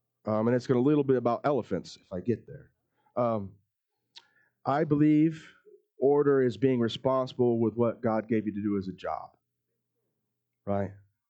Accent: Elmira, New York, United States; If you want to walk around the streets of Elmira, my hometown, safe, find someone with an I at the end of their name or an O. Because it's Italian land.

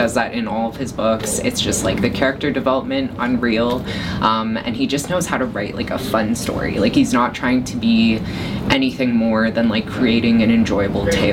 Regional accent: Lac La Biche, Alberta, Canada; Lac La Biche, Alberta, which is my hometown

